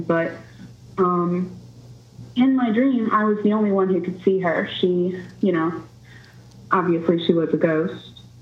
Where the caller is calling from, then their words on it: Louisville, Kentucky, United States; I'm calling from Louisville, Kentucky.